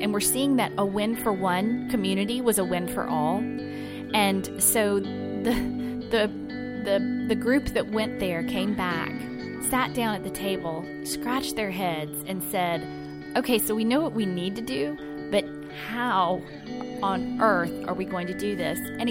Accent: Tennessee, United States; My roots, I was born and raised in Tennessee, all the way from Middle Tennessee over to Northeast and then Southeast where we are today.

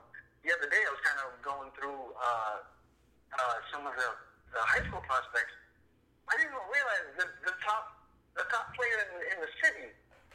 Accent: New York, United States; as a New Yorker, I'm excited to see what Bamba can do in the league

